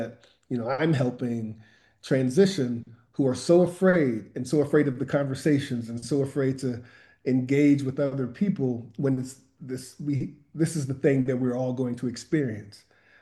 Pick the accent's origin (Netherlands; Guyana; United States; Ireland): United States; Charlottesville, Virginia; Like I'm from Charlottesville, Virginia